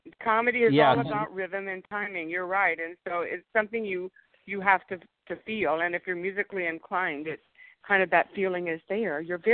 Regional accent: Texas, United States; also born or lived in New York; And for a little girl growing up in Texas, Hollywood was so a distant thought, far removed from my life as far as actually having a career there.

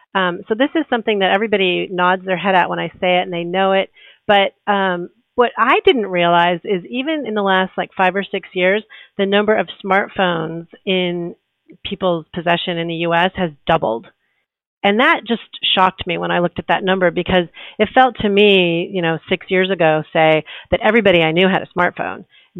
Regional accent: Midwest, United States; So I do think growing up in the Midwest and having that sort of more agrarian community around me gave me a sort of a grounding

